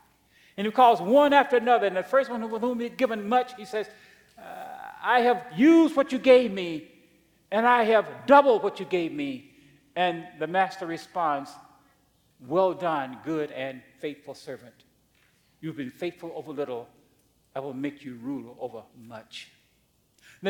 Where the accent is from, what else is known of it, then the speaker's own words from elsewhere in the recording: Mississippi, United States; I think part of the reason my sermons are so long is because I'm from Mississippi. Yeah, I don't talk fast like you northern folks.